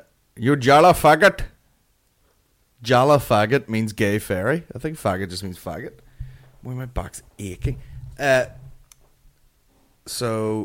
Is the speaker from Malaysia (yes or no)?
no; Belfast, Northern Ireland, United Kingdom; Well, I'm from Belfast. No, hit my stupid accent.